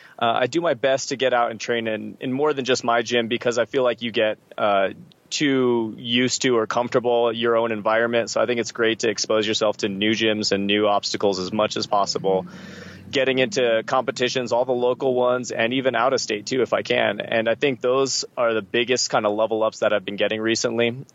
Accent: Reno, Nevada, United States; born there; now in Colorado, United States; So I actually I was born in Reno, Nevada. I made my way into Colorado eventually from there.

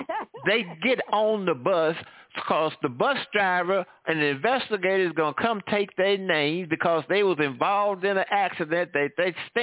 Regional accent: St. Louis, Missouri, United States; I'm from St. Louis. I know what happened.

